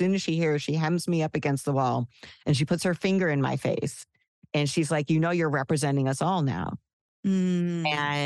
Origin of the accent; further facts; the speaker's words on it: United States; and I can only speak from my experience as an American